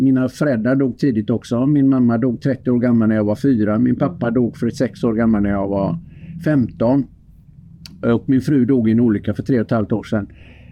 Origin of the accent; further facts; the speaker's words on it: Öckerö, Västra Götaland County, Sweden; jag är fiskarpojk från Öckerö.